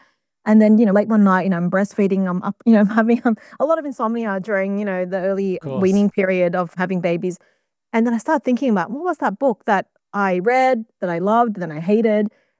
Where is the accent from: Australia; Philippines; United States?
Australia; I am Australian and I think about what it means to live here and to like, inhabit this continent as a settler.